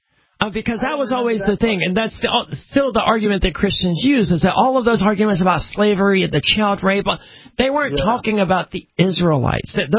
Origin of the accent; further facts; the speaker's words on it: the South, United States; I mean, I'm from the South, right?